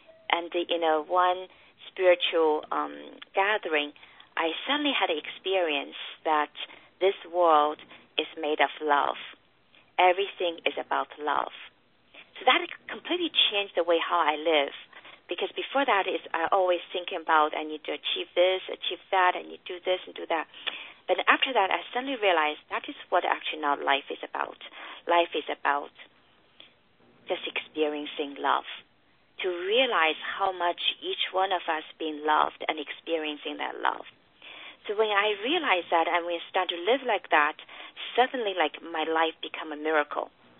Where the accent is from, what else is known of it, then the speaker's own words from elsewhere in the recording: China; I grew up in China.